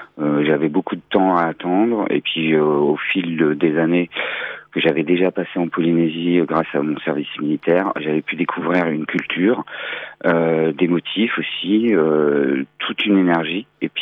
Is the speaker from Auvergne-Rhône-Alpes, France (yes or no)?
no; Nantes, Pays de la Loire, France; je suis Nantais d'origine et je suis sculpteur autodidacte